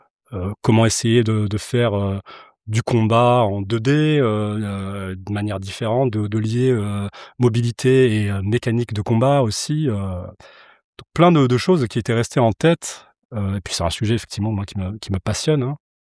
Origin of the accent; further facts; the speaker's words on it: Limoges, Nouvelle-Aquitaine, France; je venais de Limoges, quoi.